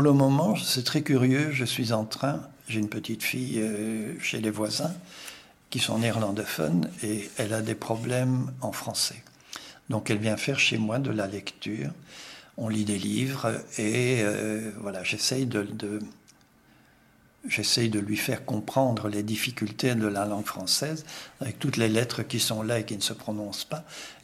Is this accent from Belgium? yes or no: yes; Brussels, Brussels-Capital Region, Belgium; first language Brussels dialect; French is a second language; si je prends ma langue maternelle, ce n'est ni le français ni le néerlandais, c'est le dialecte bruxellois.